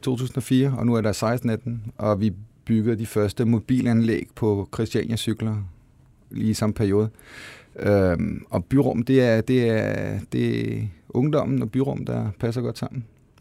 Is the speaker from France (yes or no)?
yes; France; Jeg er franskmand.